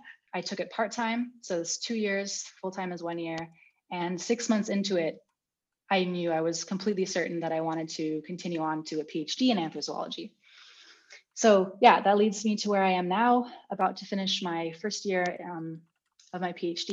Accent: California, United States; moved away as an adult; now in Germany; I moved from where I grew up in California to Germany at 18 years of age to become a full-time self-employed guide dog instructor

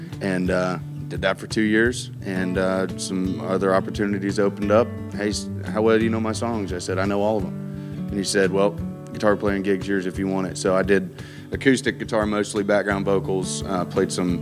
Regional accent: Grain Valley, Missouri, United States; My hometown had a club in Grain Valley, Missouri, a little town off I-70 in Missouri

